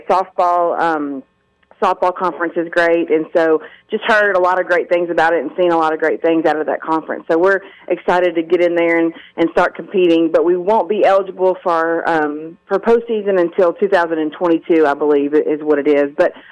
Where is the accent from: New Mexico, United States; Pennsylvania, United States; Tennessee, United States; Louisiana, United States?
Tennessee, United States; Nashville; also born or lived in Kentucky; You know, I'm from Nashville, Tennessee, but my first head coaching job was in Kentucky